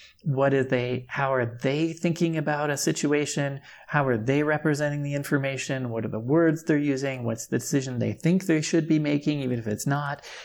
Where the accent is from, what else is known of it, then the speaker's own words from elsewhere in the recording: Canada; I personally am not into, I'm Canadian, so I'm not into guns as much.